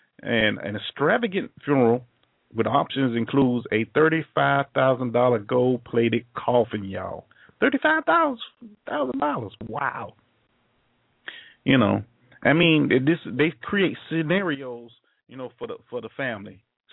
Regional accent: Florida, United States; but I don't know what y'all be doing down there in my home state, boy.

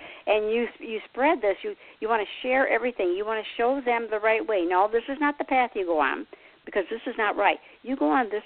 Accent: United States; You know, I'm just from the United States, not just

